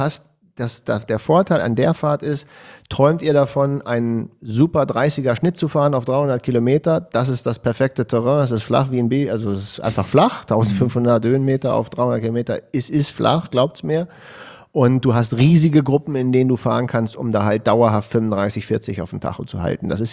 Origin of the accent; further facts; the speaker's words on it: Hanover, Lower Saxony, Germany; wenn ich als Hannoveraner die Uhr danach stellen kann